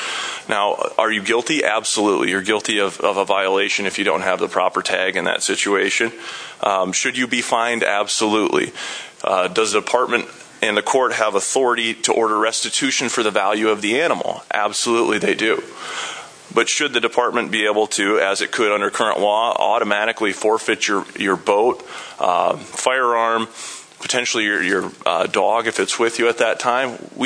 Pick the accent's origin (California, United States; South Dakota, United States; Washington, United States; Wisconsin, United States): South Dakota, United States; Pierre; I'm an attorney from Pierre and a registered lobbyist for the South Dakota Landowner Outfitter Alliance.